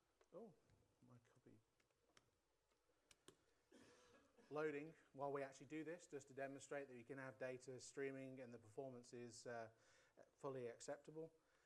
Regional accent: Melbourne, Victoria, Australia; so I'm actually from Melbourne myself

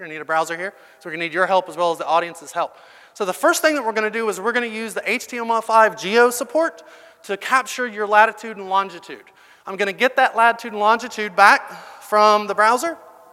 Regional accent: North Carolina, United States; we have some people connecting from North Carolina, it looks like, which is my hometown. My home state.

